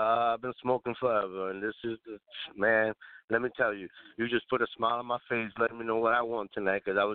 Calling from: Davenport, Florida, United States; Calling from Davenport, Florida.

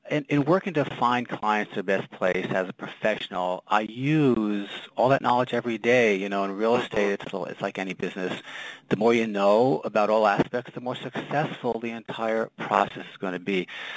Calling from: New York City, New York, United States; Marty, I'm calling from New York City. I'm in Midtown Manhattan right now, Midtown.

